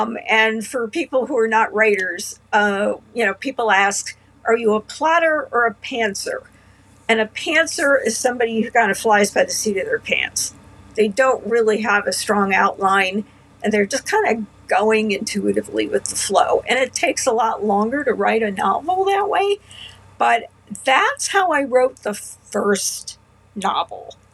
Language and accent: English; Cincinnati, Ohio, United States; I grew up in the same town as Dan Andriacco, Cincinnati, Ohio.